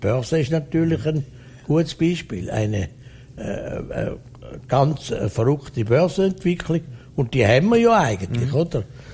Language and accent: German; Switzerland; Das muss ich ja als Schweizer einsetzen.